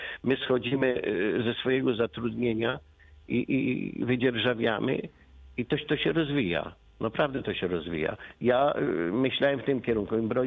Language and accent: Polish; Rymanów, Subcarpathian Voivodeship, Poland; Ja pochodzę z gminy Rymanów